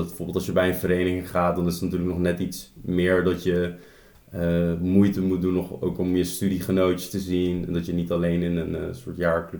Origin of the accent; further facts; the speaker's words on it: Sneek, Friesland, Netherlands; now in Delft, Netherlands; want ik kom eigenlijk uit Sneek.